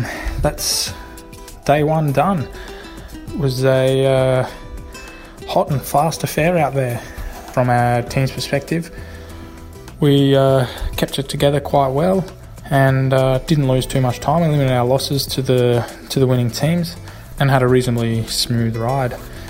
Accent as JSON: {"language": "English", "country": "Australia", "said": "I'm a rider with Mitchelton Scott. I'm an Australian rider, and I came to the team from a Spanish team, Cajaral"}